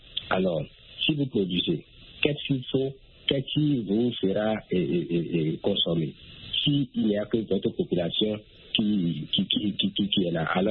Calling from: Cotonou, Littoral, Benin; je suis béninois, je suis au Bénin, je suis à Cotonou.

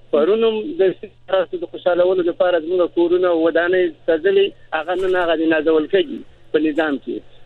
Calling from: Saudi Arabia; زه په سعودي عربستان کښې یم

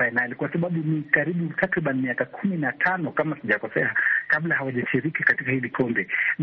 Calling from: Kakamega, Kakamega County, Kenya; Asante sana … nikiwa Kakamega, Kenya.

